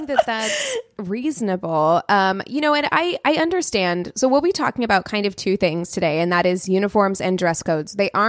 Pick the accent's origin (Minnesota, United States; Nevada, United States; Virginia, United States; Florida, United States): Nevada, United States; Las Vegas; And it's just, I grew up in Las Vegas. You know how hot it is?